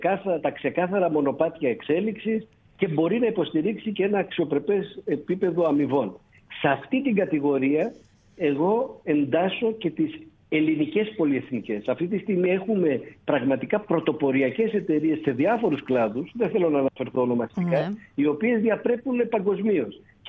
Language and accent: Greek; Greece; Θα το μεγαλώσω σε μια ξένη χώρα ή θα το μεγαλώσω στην πατρίδα μου για να αποκτήσει την ελληνική παιδεία και κουλτούρα.